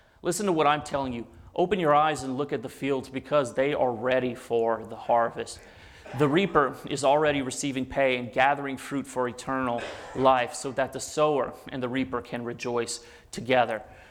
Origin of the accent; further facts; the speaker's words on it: Louisiana, United States; I'm from the South. I'm from Louisiana. I'm Cajun.